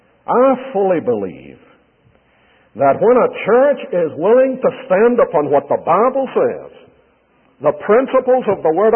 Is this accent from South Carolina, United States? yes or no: yes; Charleston, South Carolina, United States; Charleston, my hometown, in St. Philip's Church, one of the great historic churches of the United States